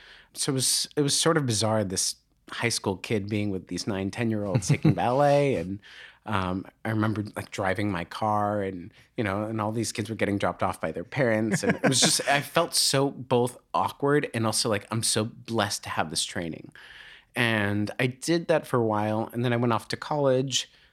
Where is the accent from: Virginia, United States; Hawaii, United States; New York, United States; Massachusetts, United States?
Massachusetts, United States; So I grew up just outside of Boston.